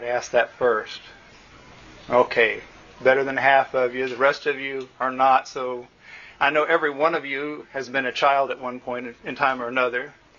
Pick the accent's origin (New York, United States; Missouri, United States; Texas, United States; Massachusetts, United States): Texas, United States; When I grew up in West Texas, when you turned about 12, you better get dumped somewhere